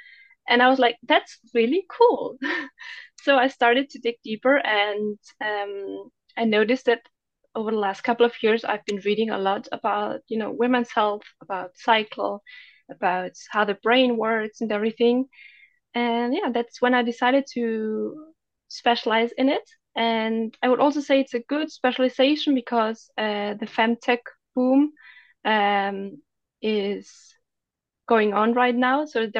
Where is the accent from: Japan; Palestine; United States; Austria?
Austria; I'm from Austria, and I'm now a freelance translator